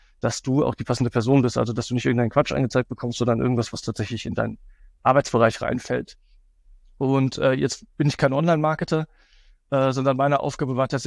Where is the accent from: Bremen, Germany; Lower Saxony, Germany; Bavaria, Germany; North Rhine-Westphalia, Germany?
North Rhine-Westphalia, Germany; Cologne; Für mich als Kölner natürlich ein schwieriger Schritt gewesen